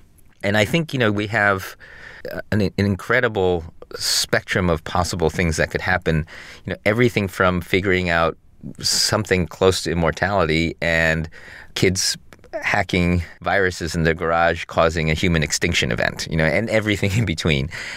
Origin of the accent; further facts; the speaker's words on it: Detroit, Michigan, United States; I went from feeling like the worst category of kid, which is a Japanese kid growing up in Detroit, to Japanese kid who could speak English in an international school